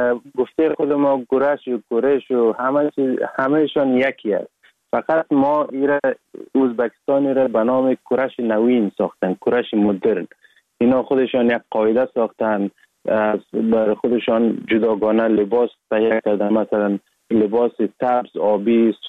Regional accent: Sheberghan, Jowzjan, Afghanistan; also born or lived in Sar-e Pol; اصلا زاده ولایت سرپل هستم، در ولایت جوزجان کلان شدیم. تحصیلات ما، مکتب ما، همه چیز ما در ولایت جوزجان خواندیم. اصلا کورش هم در دوران طفولیت از این ولایت جوزجان شروع کردم. ولایت جوزجان شهر شبرغان

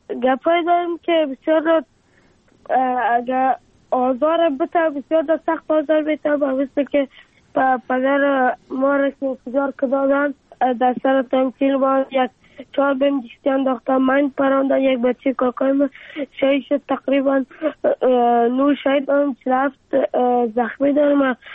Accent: Afghanistan

